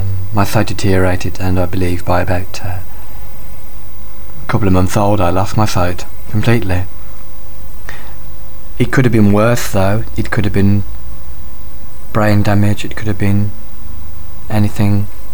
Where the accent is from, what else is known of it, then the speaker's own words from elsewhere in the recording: Wolverhampton, West Midlands, United Kingdom; born there; I was born in 1984 in Wolverhampton, which is near Birmingham, or Birmingham, as the Americans call it, in the UK. I was 3 months premature, and I have a twin sister